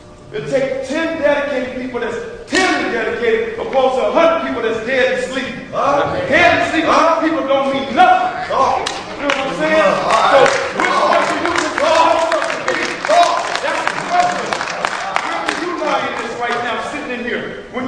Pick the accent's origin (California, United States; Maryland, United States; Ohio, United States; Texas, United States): California, United States; San Francisco; I'm from San Francisco